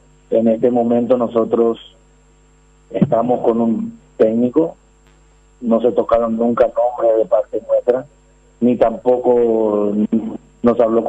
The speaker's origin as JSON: {"language": "Spanish", "country": "Colombia", "said": "porque obviamente yo soy colombiano"}